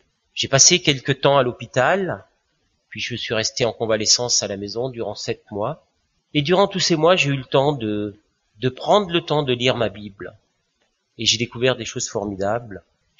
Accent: Marseille, Provence-Alpes-Côte d'Azur, France; born there; also born or lived in Alsace, France; je suis né à Marseille dans une famille catholique. J'ai atterri dans les années 76 en Alsace.

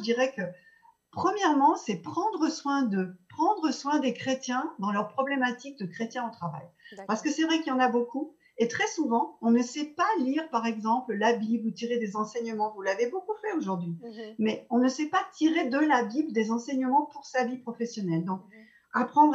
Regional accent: France; je suis française

